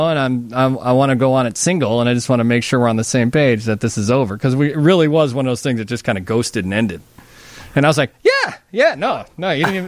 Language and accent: English; Wonder Lake, Illinois, United States; when I was younger and growing up in Wonder Lake, we would never drive downtown